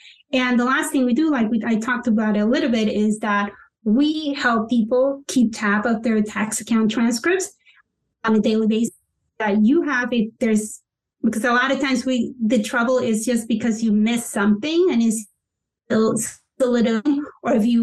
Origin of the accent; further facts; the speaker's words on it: Panama; I'm from Panama, so we all have investments abroad and we all have things that we do abroad.